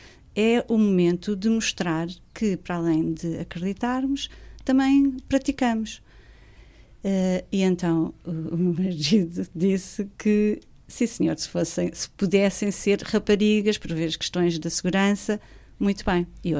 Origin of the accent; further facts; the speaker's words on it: Portugal; O que é que isso diria de nós como cristãos e como portugueses, não é?